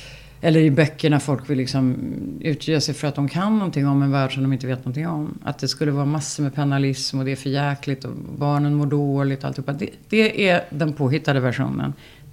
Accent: Stockholm, Stockholm County, Sweden; jag växte upp i Södra Ängby, det är en väldigt privilegierad, trevlig miljö

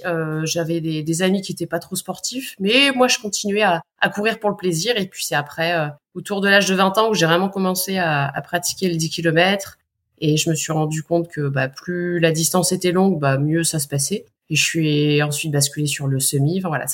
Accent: Hauts-de-France, France; now in Annecy, France; j'ai 36 ans. Je suis originaire du Pas-de-Calais. Maintenant, je ne dis plus que je vis dans le Pas-de-Calais, je dis que je suis originaire de là-bas. Ça fait une semaine que j'ai déménagé à la montagne, tout près d'Annecy.

